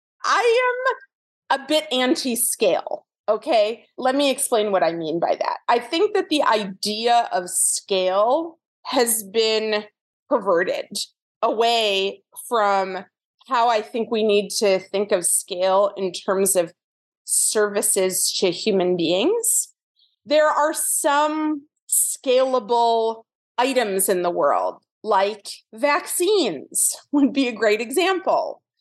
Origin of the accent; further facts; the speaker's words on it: Evanston, Illinois, United States; Well, I grew up in Evanston, which is a suburb of Chicago, and I was a child that was very interested in the natural world.